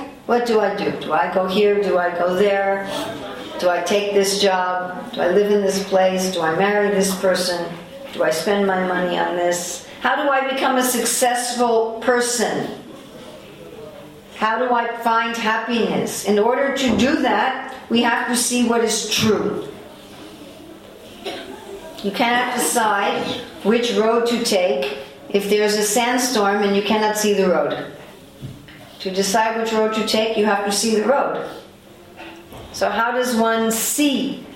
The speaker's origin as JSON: {"language": "English", "country": "United States", "tie": "born or raised there", "said": "Before I came to the Krishna consciousness movement, I was raised in America, and I was studying at a theological seminary"}